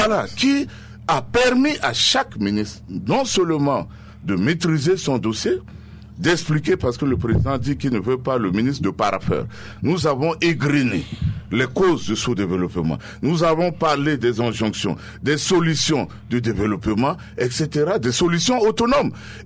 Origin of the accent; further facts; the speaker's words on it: Central African Republic; Mais moi, à titre personnel, en tant que centrafricain, je ne suis pas fataliste.